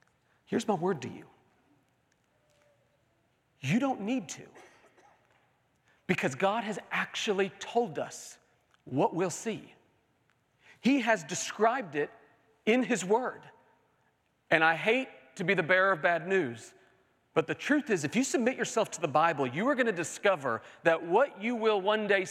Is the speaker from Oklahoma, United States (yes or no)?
yes; Oklahoma City, Oklahoma, United States; You know, growing up in Oklahoma City, we had a big upright piano in our dining room.